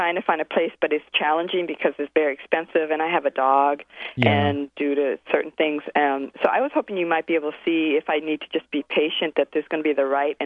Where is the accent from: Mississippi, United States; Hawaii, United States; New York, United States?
Hawaii, United States; now in California, United States; I'm actually in California, but I'm from Hawaii.